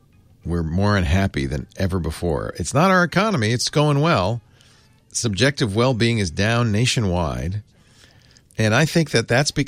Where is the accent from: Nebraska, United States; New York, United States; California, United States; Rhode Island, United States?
Rhode Island, United States; I grew up in Rhode Island. Yeah, Rhode Islanders are angry about everything.